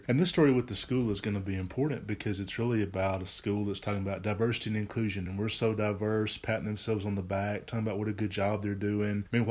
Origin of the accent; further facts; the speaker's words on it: Alabama, United States; Now, the county that I grew up in Alabama, there was one school.